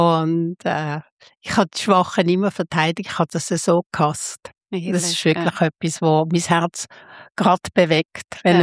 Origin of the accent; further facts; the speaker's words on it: Basel, Basel-Stadt, Switzerland; ich bin in Basel aufgewachsen, oder?